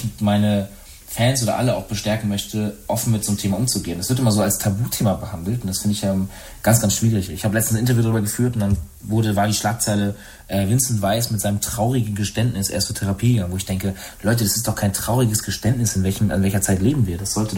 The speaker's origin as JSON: {"language": "German", "region": "Baltic coast, Northern Germany", "country": "Germany", "tie": "born or raised there", "said": "die Ostsee in Norddeutschland. Und da komme ich her, da will ich irgendwann wieder hin"}